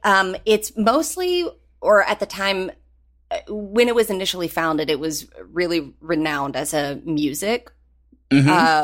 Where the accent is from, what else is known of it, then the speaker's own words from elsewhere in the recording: Galax, Virginia, United States; So I grew up in Galax and was desperate to somehow find my way into acting.